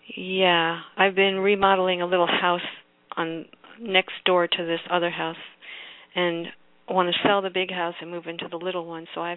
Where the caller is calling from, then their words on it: Florida, United States; I'm from Florida